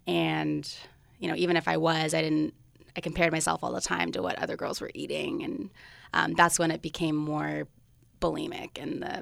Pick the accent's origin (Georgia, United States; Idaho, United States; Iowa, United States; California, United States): California, United States; Sunnyvale